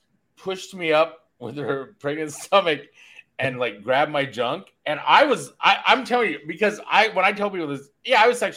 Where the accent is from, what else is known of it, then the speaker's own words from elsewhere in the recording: Mount Pleasant, Iowa, United States; I'm from Mount Pleasant, Iowa, and I – they built McDonald's.